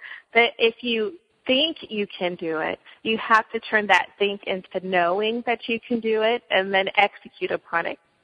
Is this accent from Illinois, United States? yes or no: no; San Jose, California, United States; You know, I am a Silicon Valley native. So I grew up in the Bay Area in San Jose, and I've grown up around technology all my life.